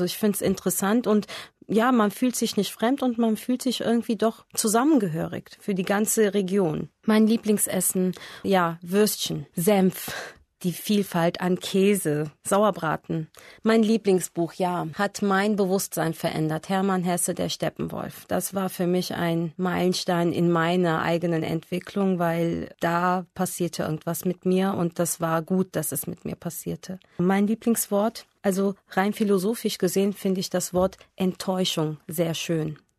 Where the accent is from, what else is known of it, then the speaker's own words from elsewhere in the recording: Turkey; German is a second language; now in Istanbul, Turkey; Ich komme aus der Türkei. Und ich bin 1976 geboren und ich arbeite als Honorarlehrkraft im Goethe-Institut Istanbul.